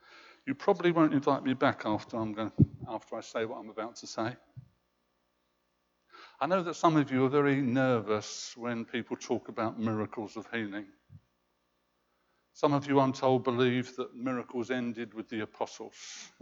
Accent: London, United Kingdom; I'm a Londoner, born in Fulham.

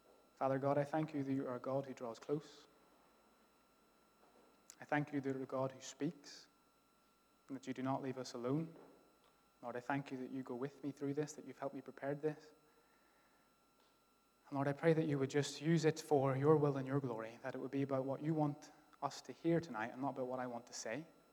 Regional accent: Ireland; accent: Irish; She normally she ribs me and mocks me and makes fun of my Irish accent and all that carry on.

